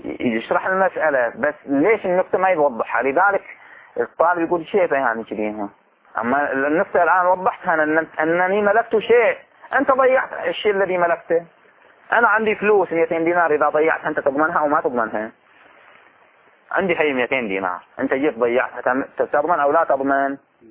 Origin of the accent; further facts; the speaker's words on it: Bahrain; احنا في لهجتنا العامية نقول ما في فرق، هذا واحد وذاك واحد، ما في فرق. في البحرين تروح توقف أي واحد في المنامة في أبو صيبة في أي مكان بيقول لك ماكو فرق.